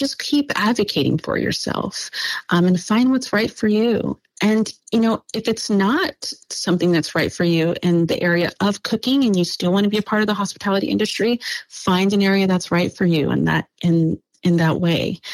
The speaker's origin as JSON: {"language": "English", "town": "Los Angeles", "region": "California", "country": "United States", "tie": "born or raised there", "also_born_or_lived": "South Korea / Okinawa", "said": "I grew up in Los Angeles, so there's so much culture there already."}